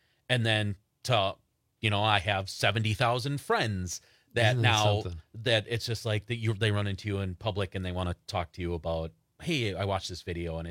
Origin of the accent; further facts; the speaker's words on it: Wisconsin, United States; I always like to say growing up in Wisconsin, a lot of people seemed very eager to leave Wisconsin